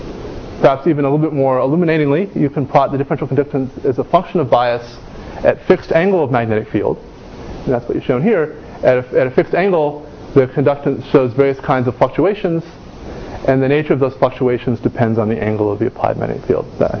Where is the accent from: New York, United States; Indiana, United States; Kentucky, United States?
Kentucky, United States; I apologize for the pronunciation, but I'm from Kentucky